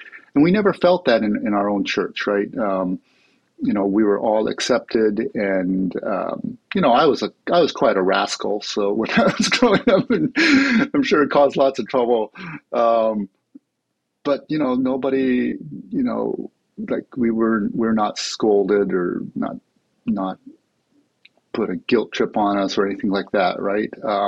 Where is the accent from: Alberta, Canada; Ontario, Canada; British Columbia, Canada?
Ontario, Canada; Toronto; it was a dream growing up in Canada and being able to live in a place like Toronto, where it's very diverse and open, it was a wonderful place to live.